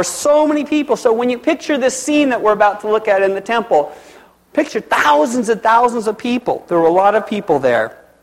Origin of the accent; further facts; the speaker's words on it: Pendleton, Oregon, United States; I was raised in Pendleton for my first 13 years, and it was a little town of 14,000 people back then.